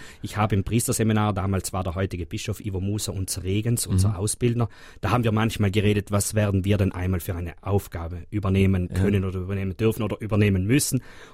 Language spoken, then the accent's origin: German; St. Martin in Passeier, Trentino-Alto Adige, Italy; Ich werde am Nachmittag nach St. Martin in Passaier in meine Heimat fahren.